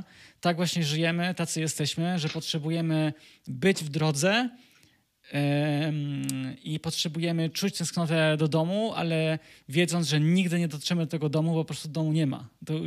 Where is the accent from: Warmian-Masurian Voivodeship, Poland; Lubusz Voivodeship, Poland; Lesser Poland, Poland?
Lesser Poland, Poland; Kraków; bardziej czuję się obcokrajowcem, outsiderem w miejscu, skąd pochodzę, w Krakowie czy w mojej miejscowości, skąd pochodzę, niż w obcym kraju